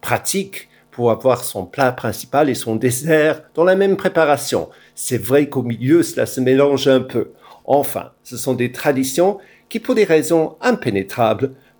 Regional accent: St Austell, South West England, United Kingdom; French is a second language; J'ai grandi à Saint-Austelle.

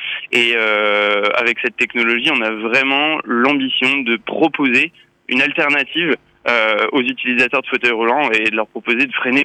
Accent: Erquy, Brittany, France; also born or lived in Saint-Nazaire; j'ai grandi en Bretagne, d'abord du côté de Saint-Nazaire et puis ensuite dans la baie de Saint-Brieuc à Erquy. Et puis j'ai terminé le lycée et les classes préparatoires dans la banlieue rennaise. Donc en effet, je suis un produit breton.

